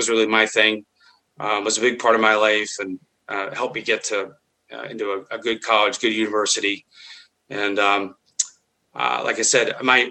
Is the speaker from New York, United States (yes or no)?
no; Pittsburgh, Pennsylvania, United States; And so I grew up in Pittsburgh, Western Pennsylvania.